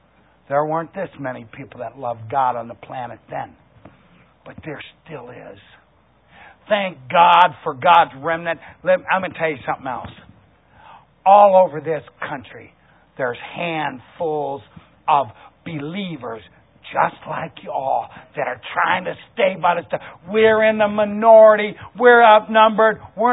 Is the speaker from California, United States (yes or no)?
no; Ohio, United States; I'm from Ohio, and I'm not the only one in this room either that's from Ohio. And I tell you something about the Midwest.